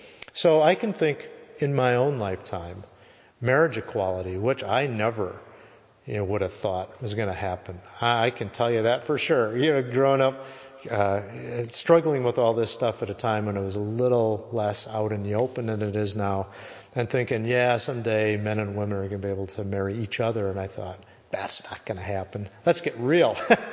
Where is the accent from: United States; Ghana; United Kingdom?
United States; Wisconsin; Wisconsin, where I'm from, that's my home state.